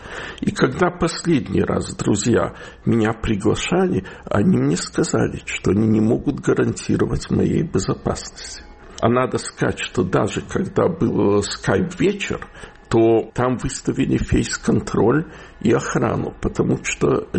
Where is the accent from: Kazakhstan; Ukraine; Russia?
Ukraine; Odesa, Odesa Oblast; accent: Chernivtsi dialect; also born or lived in Chernivtsi; а я вообще в Одессу понаехал из Черновцов, что правда, в возрасте 3 месяца меня привезли в Одессу, да, и говорю на черновицкой говирке